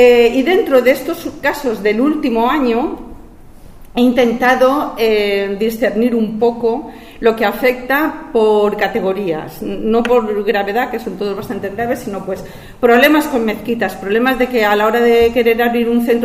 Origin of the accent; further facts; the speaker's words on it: Valencian Community, Spain; ¿Pero tú eres española? Pues sí, mira, escolta, soy valenciana de mes. A mes soy valenciana, ¿no?